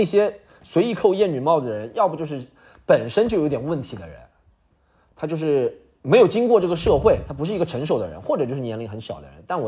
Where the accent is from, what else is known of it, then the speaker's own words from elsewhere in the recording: Shanghai, China; 以前我们作为上海人还有一个问题会有地域，